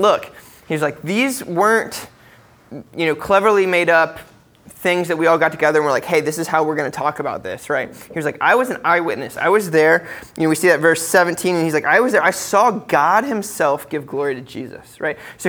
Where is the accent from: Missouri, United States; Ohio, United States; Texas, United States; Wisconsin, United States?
Ohio, United States; Columbus; And when I was 7 months old, we moved back to the States, and I grew up in Columbus, Ohio.